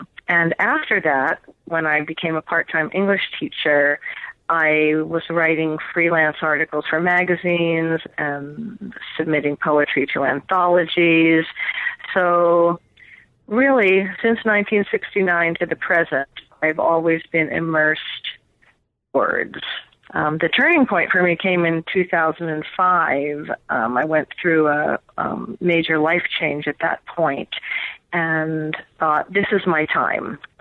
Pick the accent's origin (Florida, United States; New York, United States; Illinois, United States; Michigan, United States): New York, United States; New York City; Well, I grew up in New York City, and I graduated from Wheaton College in Norton, Massachusetts in 1979.